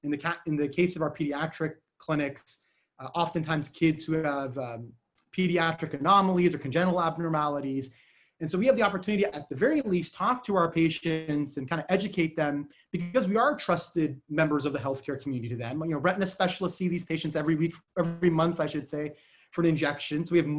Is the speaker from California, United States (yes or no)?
yes; Davis, California, United States; Before that, I was at UC Davis, where I did my residency and actually grew up. That's my hometown, so I'm a native Californian.